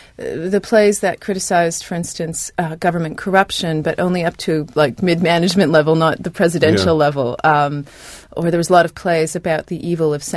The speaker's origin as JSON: {"language": "English", "country": "Canada", "tie": "born or raised there", "said": "I was a child growing up in Canada in the 70s."}